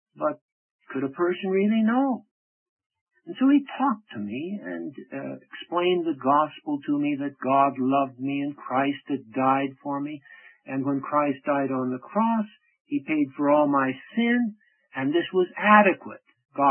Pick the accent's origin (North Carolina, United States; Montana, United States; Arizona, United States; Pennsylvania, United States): Arizona, United States; Tucson; also born or lived in Prescott; My father was able to get some work, and I grew up in Arizona during those days. We moved from Prescott, where we'd lived 4 years, down to Tucson